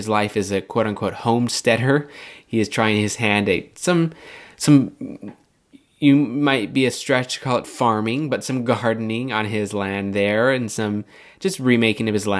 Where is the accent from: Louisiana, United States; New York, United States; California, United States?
California, United States; San Luis Obispo; just getting back to my roots here in my hometown. And so thinking back on this, now that I'm posting this episode, this talk with Jad, so just thinking back on the dichotomy between my life in San Luis Obispo versus my life in Los Angeles